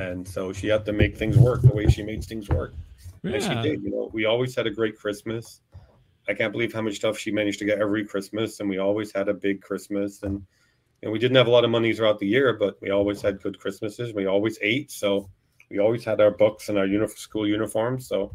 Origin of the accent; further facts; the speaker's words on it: Ireland; now in United States; when I grew up in Ireland with it.